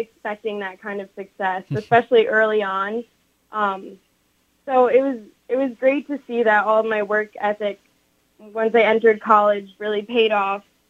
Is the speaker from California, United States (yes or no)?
no; New York, United States; So I'm from New York, and I knew that there were two colleges that were state schools, Brockport and Cortland, that had gymnastics.